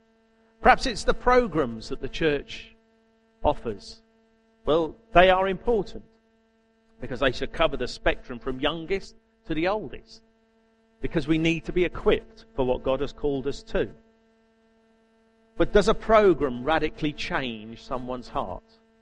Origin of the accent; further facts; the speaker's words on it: United Kingdom; Remember, we are all British, except for John and Luana. We are all British.